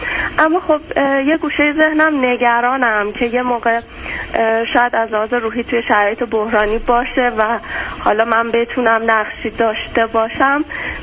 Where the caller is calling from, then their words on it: Iran; از ایرانم تماس میگیرم